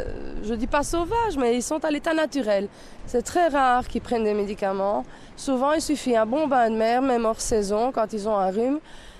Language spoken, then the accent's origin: French; Torre Salinas, Sardinia, Italy; Oui, je suis née ici en Sardaigne et j'habite Torre Salinas depuis ma naissance.